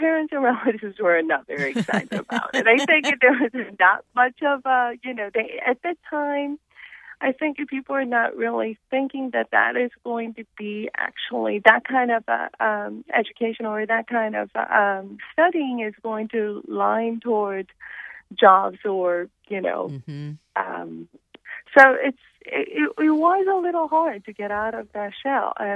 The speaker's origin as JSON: {"language": "English", "country": "South Korea", "said": "I'm originally from Korea"}